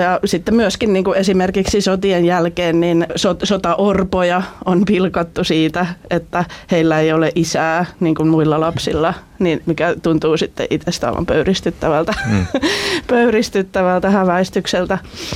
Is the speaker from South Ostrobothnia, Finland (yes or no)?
yes; Ylistaro, South Ostrobothnia, Finland; itse olen kasvanut tuolla Ylistarossa ja myöskin maanviljelijäperheessä. Ja itsellä oli isovanhemmat sen verran nuoria, että eivät ole olleet sodassa, mutta sitten tosiaan niin kuin isän puolelta on sitten Karjalan evakko.